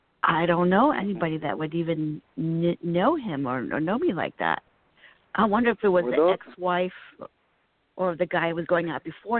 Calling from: Virginia, United States; I'm calling from Virginia.

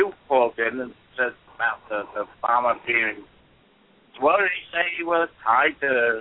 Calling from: New Jersey, United States; I'm calling from Southern Jersey.

